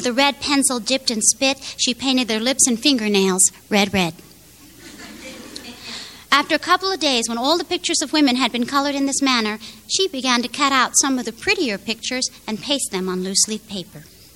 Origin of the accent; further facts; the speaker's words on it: Chicago, Illinois, United States; So there was an advantage to growing up in Chicago, and it was that at that time when I was growing up, all those museums were free on Sundays